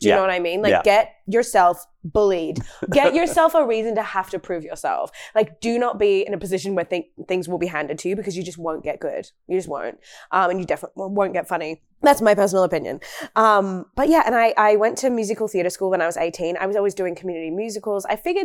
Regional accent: Wagga Wagga, New South Wales, Australia; I grew up in Wagga Wagga, teen pregnancy capital of Australia.

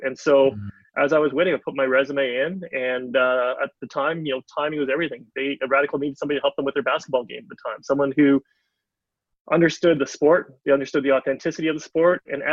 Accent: Vancouver, British Columbia, Canada; Both my parents were born in Trinidad, and I was so I was born here in Vancouver.

